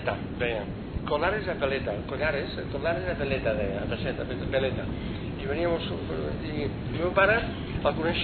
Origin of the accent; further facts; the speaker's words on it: Barcelona, Catalonia, Spain; I doncs, els mariners anaven al meu barri. I diu que el meu pare deia que eren aquests que van començar a dir el barri xino.